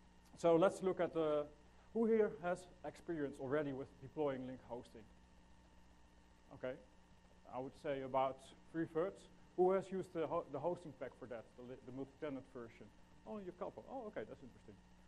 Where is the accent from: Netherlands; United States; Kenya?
Netherlands; English is a second language; I am Dutch, as you probably can hear from my accent.